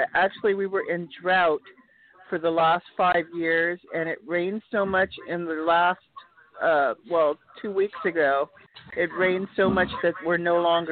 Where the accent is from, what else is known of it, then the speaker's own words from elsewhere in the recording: Cleveland, Ohio, United States; I'm from Cleveland, Ohio. I am a Coast Guard brat.